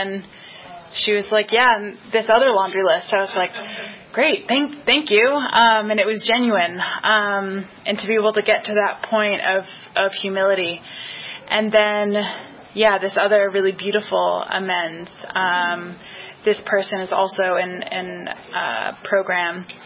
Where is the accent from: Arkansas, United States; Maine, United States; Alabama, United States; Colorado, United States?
Colorado, United States; Boulder; I'm from Boulder.